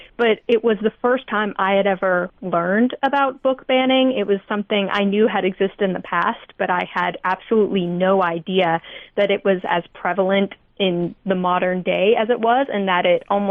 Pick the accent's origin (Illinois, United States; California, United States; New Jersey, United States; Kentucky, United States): Kentucky, United States; Owensboro; I am calling in from Owensboro, Kentucky.